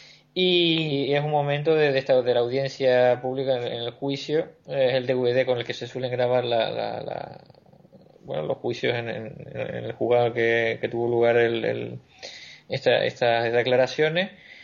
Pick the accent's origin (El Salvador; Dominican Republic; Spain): Spain; Canary Islands; moved away; y aquí somos todos canarios un poco de la distancia y de la diáspora, pero con el corazón cercano a Canarias